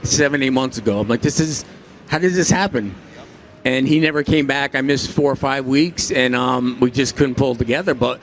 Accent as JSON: {"language": "English", "town": "Garfield", "region": "New Jersey", "country": "United States", "tie": "born or raised there", "said": "I grew up in Garfield, New Jersey. You know, I was scalping tickets on Route 17 by the friggin' Houlihans"}